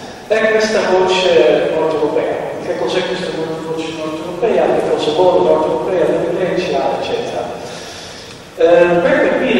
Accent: Netherlands; Italian is a second language; now in Italy; pur essendo nato e cresciuto in Olanda, vivo 24 anni in Olanda, in Italia, mi sono sposato con una donna italiana da quasi 22 anni

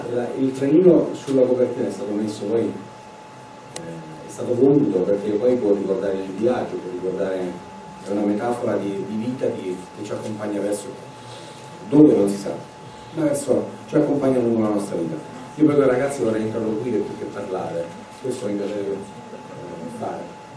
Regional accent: Campania, Italy; io provengo dalla Campania, quindi siamo già in una regione dove è piena di bello, ma non te ne accorgi

